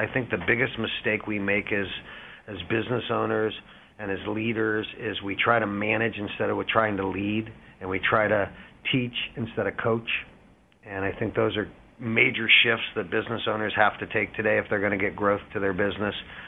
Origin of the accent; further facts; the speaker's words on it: Canton, Ohio, United States; now in South Florida, United States; I was born and raised in Ohio, in Canton, Ohio, the Pro Football Hall of Fame city.